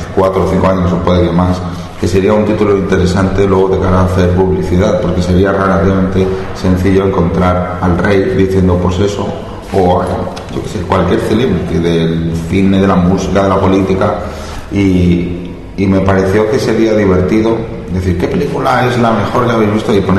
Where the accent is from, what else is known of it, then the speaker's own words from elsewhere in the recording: Valencia, Valencian Community, Spain; yo vengo de Valencia y créeme, allí no era imaginario, allí era muy real todo aquello